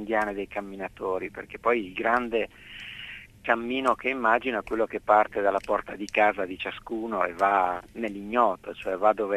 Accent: La Spezia, Liguria, Italy; io sono un ligure di confine venendo dalla Spezia e le Apuane sono lì sopra

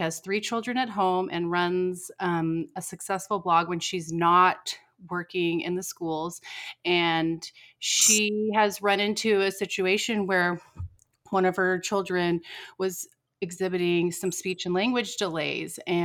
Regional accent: California, United States; Nicole is from Ohio and I'm from California.

